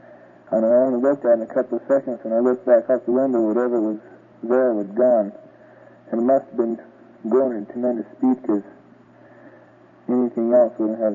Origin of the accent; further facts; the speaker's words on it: Taber, Alberta, Canada; from Taborn in Alberta.